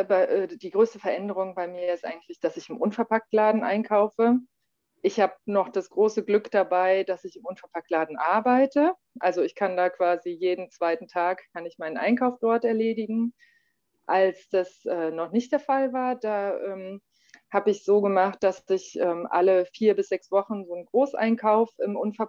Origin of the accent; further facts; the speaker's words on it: Frankfurt, Hesse, Germany; Ich komme aus Frankfurt